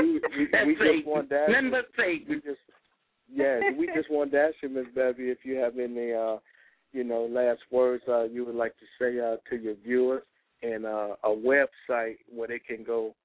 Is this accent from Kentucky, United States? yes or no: no; Detroit, Michigan, United States; "Streets Don't Love You Back," my autobiography, growing up in Detroit.